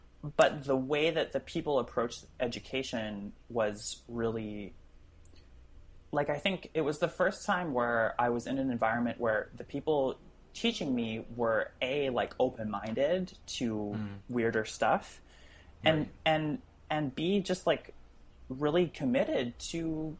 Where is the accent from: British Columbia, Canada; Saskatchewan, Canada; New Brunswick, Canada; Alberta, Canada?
Saskatchewan, Canada; Saskatoon; I grew up in Saskatchewan, which is in Saskatoon, which is not exactly like, you know, the mecca for weirdo musicians to get to learn about more about music.